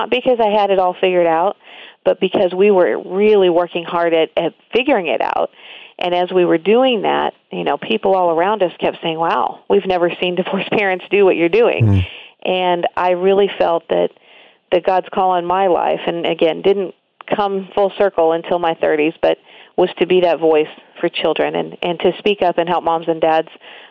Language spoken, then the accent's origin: English; Denver, Colorado, United States; I grew up, though, in two cities. I was born in Denver, and mom lived in Denver, dad lived in Colorado Springs, and so my whole life was split between those two places